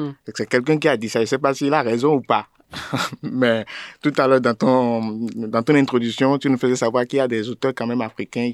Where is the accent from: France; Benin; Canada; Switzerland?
Benin; Parce que Adam est béninois, je suis béninois